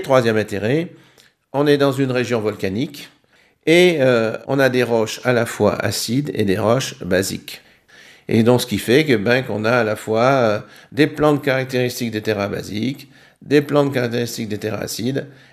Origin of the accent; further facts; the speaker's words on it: Auvergne-Rhône-Alpes, France; En plus, c'est dans ma région d'origine, donc ça pouvait pas être mieux.